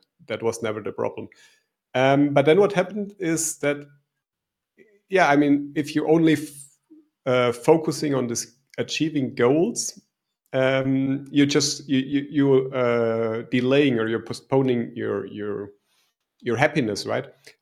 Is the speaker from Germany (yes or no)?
yes; Germany; So I'm from Germany. I grew up in Germany